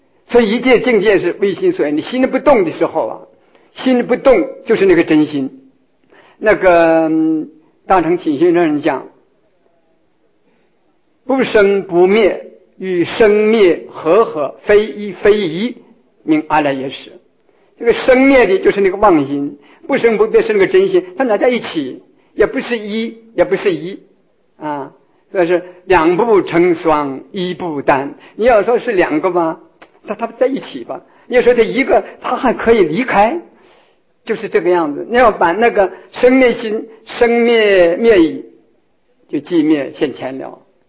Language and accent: Chinese; China; 我们中国人呢，这个在小学的时候很讲这个，叫聚精会神啊